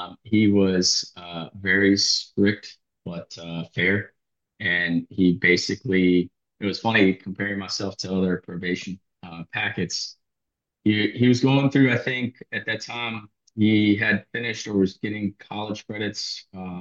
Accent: Maryland, United States; Born and raised in Montgomery County, it's in Montgomery County Public Schools. Decided to go to college at UMBC. Came from a small family, immigrant family, basically.

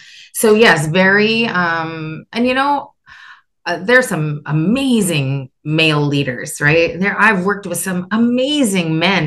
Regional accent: Canada; I'm Canadian.

